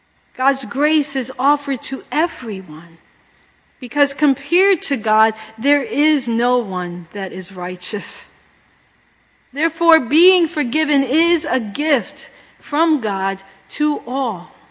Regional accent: Brooklyn, New York, United States; I grew up in Brooklyn, New York, this big borough, and I thought I knew all about Brooklyn

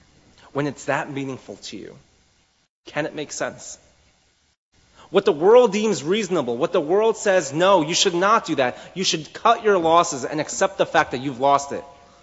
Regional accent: Tenafly, New Jersey, United States; I grew up in the Tenafly area. I went to Tenafly High School

